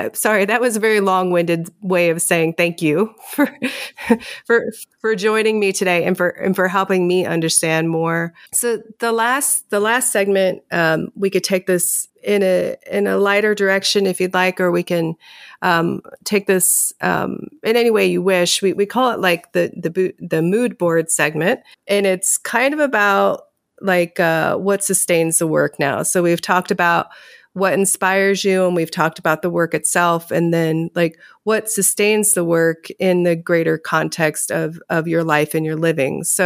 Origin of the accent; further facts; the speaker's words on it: the South, United States; I grew up in the South, and there's a lot to be dealt with there.